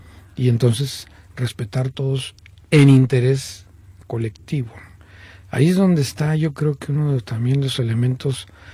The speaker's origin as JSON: {"language": "Spanish", "country": "Mexico", "said": "Y no por eso soy menos mexicano, ¿no? Simplemente estoy ligado a otra tradición que es parte de la riqueza cultural de México"}